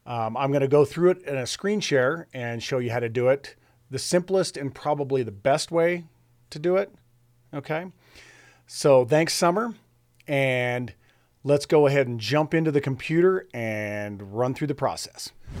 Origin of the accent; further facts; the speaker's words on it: Lander, Wyoming, United States; now in Laramie, United States; So I'm a Wyomingite. It's what I remember. It's what I know. I grew up in Lander and then came straight to Laramie, and I still live in Laramie.